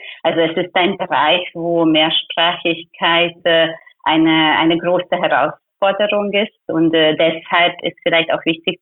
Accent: Hungary; German is a second language; Also ich komme aus Ungarn

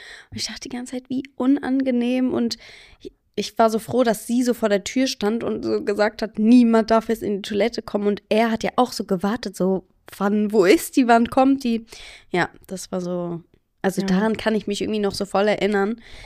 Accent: Frankfurt, Hesse, Germany; 27 Jahre alt und komme aus Frankfurt.

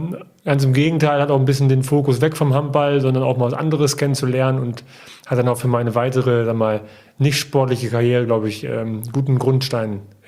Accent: Osnabrück, Lower Saxony, Germany; Ich komme aus einer Handballerfamilie. Ich bin in Osnabrück geboren und bin da auch aufgewachsen.

